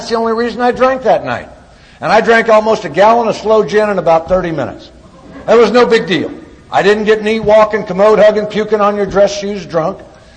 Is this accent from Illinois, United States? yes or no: yes; Illinois, United States; that's the way it was for me growing up in Illinois.